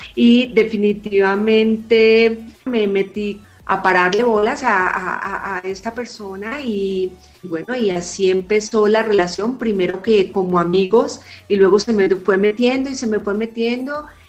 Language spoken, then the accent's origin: Spanish; Bogotá, Colombia; Sí, soy bogotana y bogotana a morir.